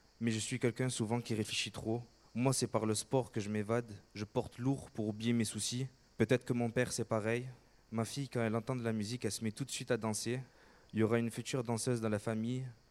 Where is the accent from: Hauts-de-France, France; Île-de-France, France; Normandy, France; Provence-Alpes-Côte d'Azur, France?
Provence-Alpes-Côte d'Azur, France; Avignon; j'ai 23 ans, je suis d'Avignon, je viens de la communauté gitane et je suis espagnol aussi.